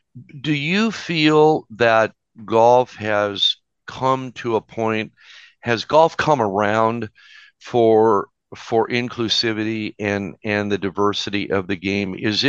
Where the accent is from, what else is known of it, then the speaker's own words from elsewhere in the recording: Phoenix, Arizona, United States; also born or lived in Detroit; I'm from Detroit myself, born there, but raised here in the Phoenix area after my parents decided there was too much sleet and snow